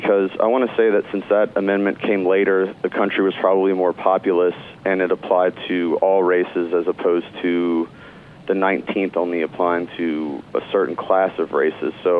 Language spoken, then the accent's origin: English; Virginia, United States; Brockbridge County, Virginia.